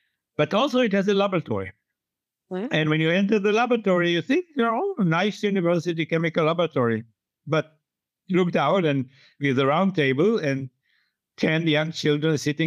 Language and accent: English; Haifa, Haifa District, Israel; Then the mayor of Haifa, in my hometown, calls me from his car.